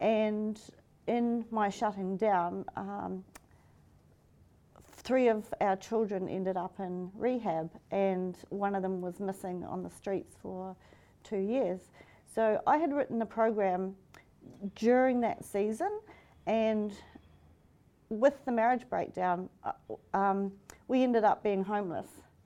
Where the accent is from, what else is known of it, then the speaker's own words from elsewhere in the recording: New Zealand; I grew up in New Zealand, the youngest of seven children.